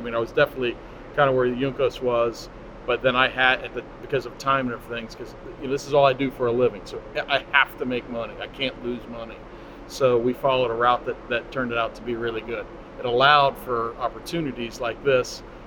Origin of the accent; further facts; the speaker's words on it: Columbus, Ohio, United States; I grew up in Columbus, Ohio, 3 hours from Indianapolis. So I grew up every May getting the Indianapolis Star brought to me in Columbus, you know, in mail.